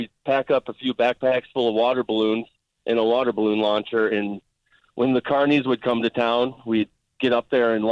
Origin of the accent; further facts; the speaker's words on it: Mitchell, South Dakota, United States; So it's not really an amusement park thing, but I'm from Mitchell, South Dakota.